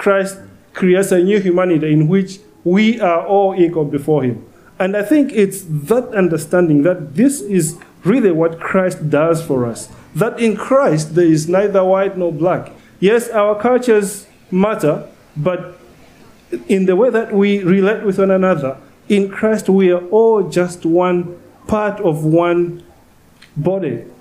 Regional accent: Malawi; Before colonialism, yes, I come from Malawi.

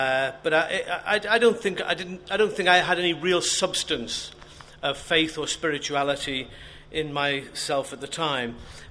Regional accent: Liverpool, North West England, United Kingdom; I grew up in Liverpool, which you might be able to tell occasionally from the way I speak. And I grew up in a Brethren assembly

